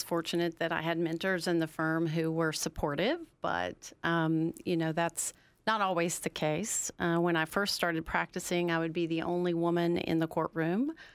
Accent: the South, United States; accent: southern; I moved there straight out of law school when I was 25, and I still had my southern accent and my big blonde hair.

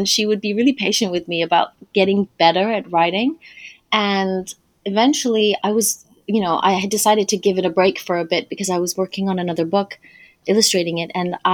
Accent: Kenya; also born or lived in Niamey, Niger; I grew up in Niger and in Kenya. And so up until I was about 5, I lived in Niger. And so that's like my baseline. It's nice hot weather. I was living in Niamey, which is the capital.

